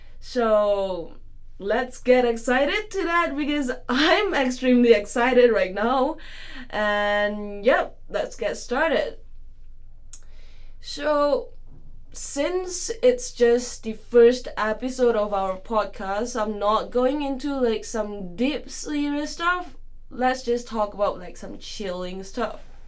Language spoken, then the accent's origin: English; Borneo, Malaysia; And one special thing or one interesting facts that we often get from the people in Peninsula, from the people Peninsula here is that, are we people in Borneo State really living on